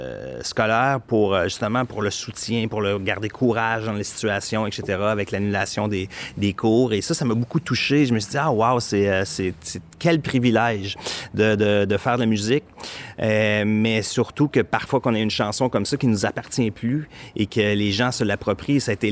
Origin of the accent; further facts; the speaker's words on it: Victoriaville, Quebec, Canada; now in Montreal, Canada; je suis pas natif de Montréal, je suis natif de Victoriaville qui est au centre du Québec, qui est réputée comme étant la capitale du développement durable et j'en suis très fier.